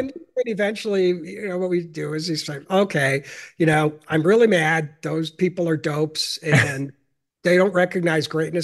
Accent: Cleveland, Ohio, United States; born there; Yeah, so I was born in Cleveland, Ohio, and that's where my mother, may she rest in peace, is from originally.

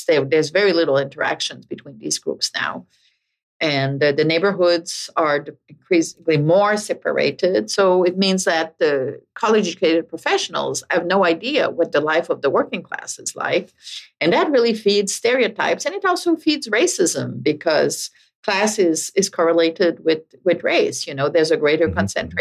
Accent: Canada; I'm French Canadian. I grew up in a society that is way more collectivist than American society.

